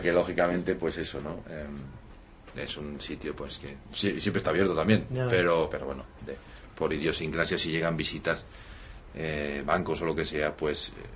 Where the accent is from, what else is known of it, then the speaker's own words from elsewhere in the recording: El Masnou, Catalonia, Spain; somos del pueblo, somos de allí del Masnou